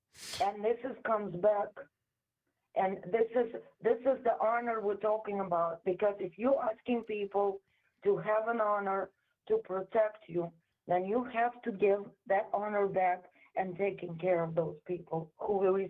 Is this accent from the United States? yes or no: no; Russia; You see, I'm coming from Russia